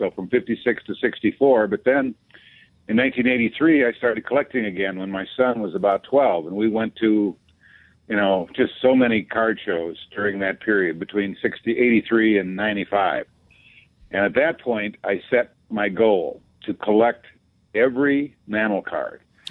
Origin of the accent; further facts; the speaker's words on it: South Dakota, United States; I grew up in South Dakota, so, we were in the wasteland, so to speak